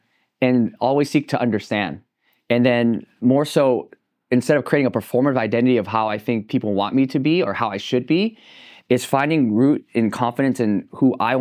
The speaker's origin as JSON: {"language": "English", "town": "Riverside", "region": "California", "country": "United States", "tie": "born or raised there", "said": "I grew up in Riverside, California. I went to Arlington High School. So there wasn't a lot of Asian kids, right?"}